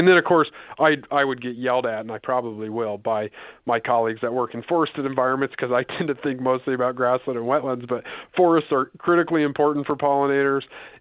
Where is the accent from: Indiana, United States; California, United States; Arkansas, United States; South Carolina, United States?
Indiana, United States; now in Iowa, United States; I mentioned I grew up in Indiana.